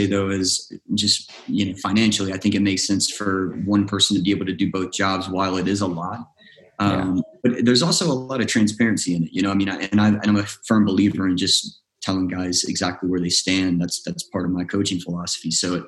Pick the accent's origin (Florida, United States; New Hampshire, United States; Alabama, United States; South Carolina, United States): South Carolina, United States; I can't agree with that, being someone who's from South Carolina, but I understand why you say it.